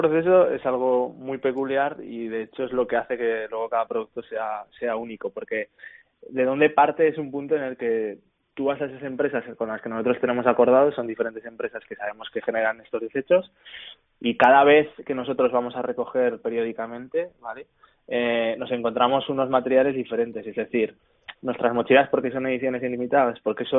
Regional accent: Zaragoza, Aragon, Spain; somos aquí de Zaragoza

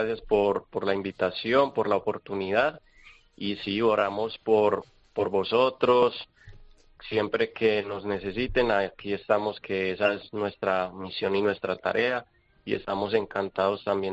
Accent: Colombia; now in Venezuela; nosotros, la mayoría de la comunidad somos hermanos colombianos, vecinos de Venezuela

